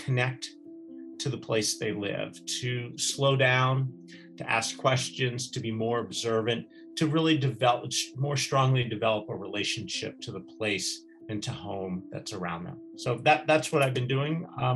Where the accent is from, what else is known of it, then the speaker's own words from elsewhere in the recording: Seattle, Washington, United States; I grew up in the Seattle area and lived here for most of my life.